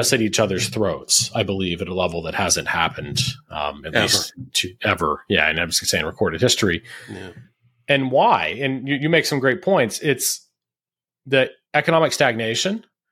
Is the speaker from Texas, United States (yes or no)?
yes; Houston, Texas, United States; that's it reminds me of an old joke we had when I was growing up in Houston, and it was that it took an hour to get everywhere in Houston.